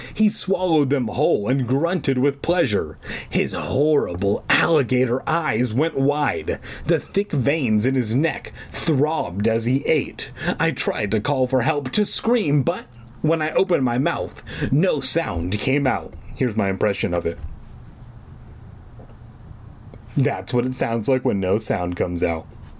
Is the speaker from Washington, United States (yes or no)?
no; California, United States; accent: Southern California; My accent of saying, oh, rad, being from Southern California, I feel like it's more fun than me trying to do their accent, right?